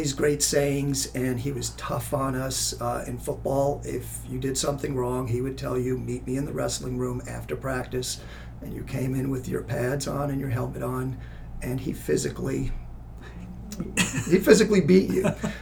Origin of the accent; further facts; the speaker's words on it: Long Island, New York, United States; I'm from New York, Long Island boy.